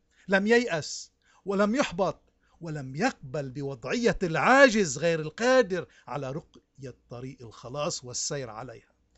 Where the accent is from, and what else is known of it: Lebanon